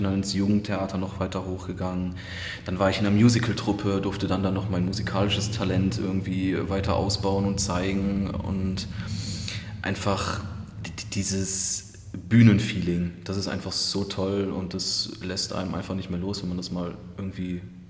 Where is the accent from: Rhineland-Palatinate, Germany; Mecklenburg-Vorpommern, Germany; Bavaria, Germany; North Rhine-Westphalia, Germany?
North Rhine-Westphalia, Germany; Krefeld; also born or lived in Düsseldorf; Ich komme gebürtig aus Krefeld. Das ist bei Düsseldorf die Ecke. Also in Düsseldorf geboren, in Krefeld aufgewachsen.